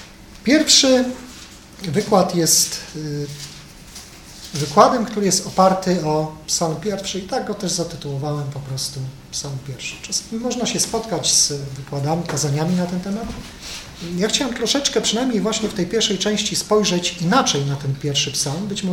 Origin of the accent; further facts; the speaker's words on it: Poznań, Greater Poland Voivodeship, Poland; jestem z Poznania. Jestem ze zboru, który mieści się przy ulicy Kręcowej.